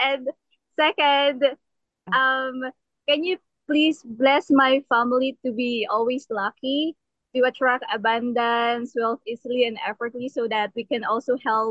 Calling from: Philippines; I'm from the Philippines right now.

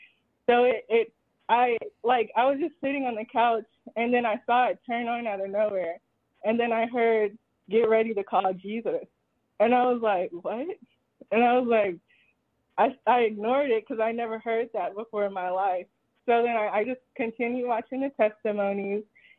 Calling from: Texas, United States; from Texas.

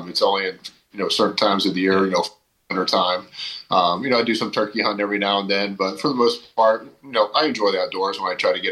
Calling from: Tampa, Florida, United States; Tampa right now, just we're starting a Yankees fantasy camp today.

